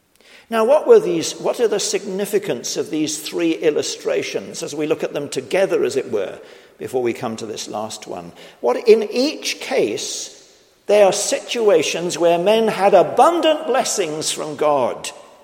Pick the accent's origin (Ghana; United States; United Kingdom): United Kingdom; when I was a child and growing up in Britain